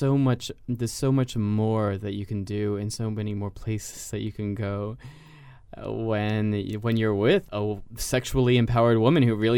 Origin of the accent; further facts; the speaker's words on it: New York, United States; Okay, but I'm from New York, so I say a lot.